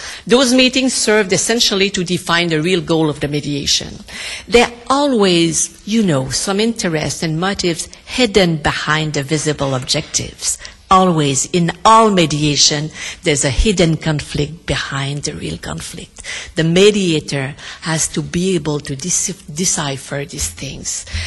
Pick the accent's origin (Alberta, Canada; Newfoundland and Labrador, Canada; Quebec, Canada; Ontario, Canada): Quebec, Canada; I come from Gaspésie, and Port Daniel is in Gaspésie.